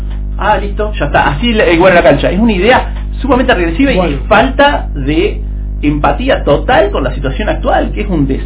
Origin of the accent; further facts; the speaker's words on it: Argentina; yo critico como persona física, como argentino, critico al gobierno nacional